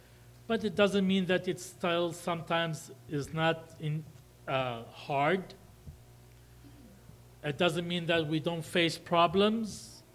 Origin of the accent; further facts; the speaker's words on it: Israel; English is a second language; I grew up in Israel, understand the culture, the language. My wife is Jewish, I'm an Arab.